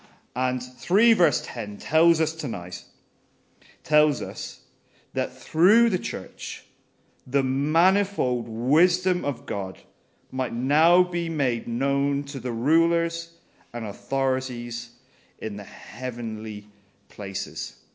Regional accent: Limerick, Munster, Ireland; I come from Limerick in Ireland

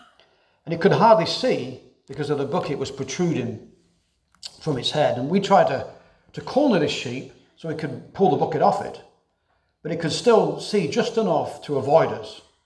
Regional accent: England, United Kingdom; Well, I grew up in Northern England, a place known for raising wool sheep on the moors.

